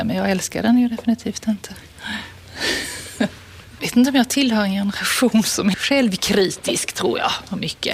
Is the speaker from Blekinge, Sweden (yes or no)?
yes; Blekinge, Sweden; Nej, jag kommer från Blekinge.